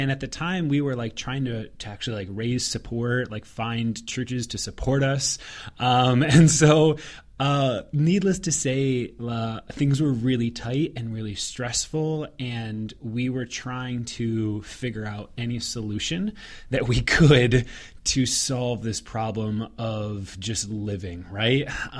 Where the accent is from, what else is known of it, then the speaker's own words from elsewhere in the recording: Ohio, United States; But I'm also from the Midwest, so Ohio.